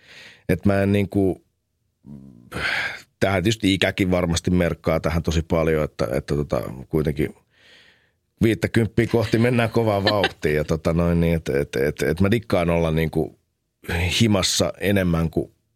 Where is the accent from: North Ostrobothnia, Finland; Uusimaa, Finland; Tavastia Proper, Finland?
Uusimaa, Finland; Helsinki; Me muutettiin, kun mä olin 11 sinne Puistolaan Kronikasta.